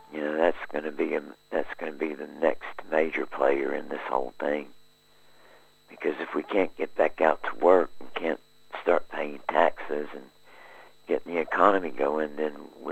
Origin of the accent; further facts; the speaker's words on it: United States; I was born and raised in America.